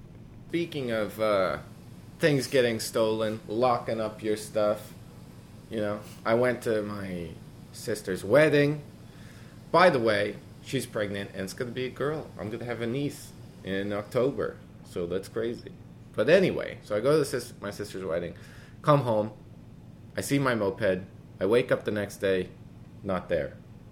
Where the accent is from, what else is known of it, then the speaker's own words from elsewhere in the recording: New Jersey, United States; I'm from Jersey, I understand witnesses.